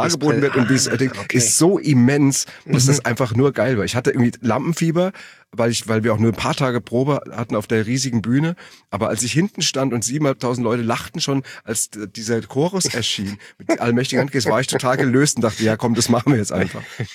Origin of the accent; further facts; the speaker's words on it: Frankfurt, Hesse, Germany; ich komme aus Frankfurt, aber ich glaube nicht, dass man das hört.